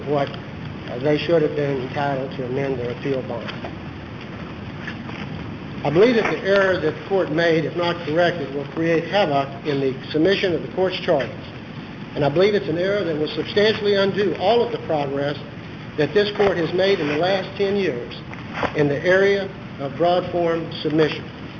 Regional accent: Victoria, Texas, United States; I'm an attorney from Victoria, Texas

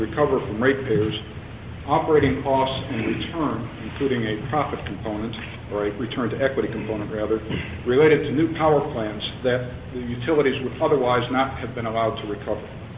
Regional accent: El Paso, Texas, United States; I'm from El Paso. I represent the city of El Paso in this proceeding.

